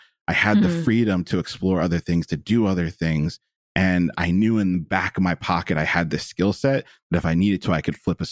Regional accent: Philadelphia, Pennsylvania, United States; I'm the product of Philly, and growing up in Philly, I always had access to amazing libraries

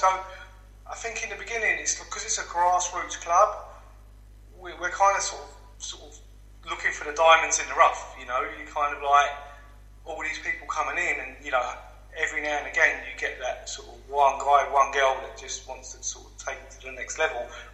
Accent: London, United Kingdom; I went to school and I grew up in East London, so we have a great, fantastic boxing background.

